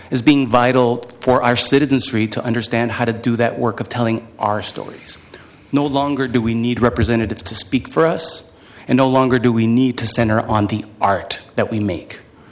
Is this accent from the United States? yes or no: yes; California, United States; also born or lived in Mexico; now in Portland, United States; I'm originally from Mexico, and I immigrated as a very early child and was part of a Mexican migrant family that went from Mexico to California.